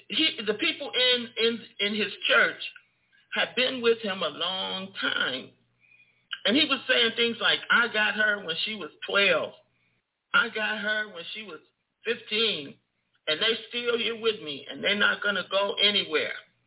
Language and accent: English; United States; born there; was going to be in America, where I was born. I'm an American.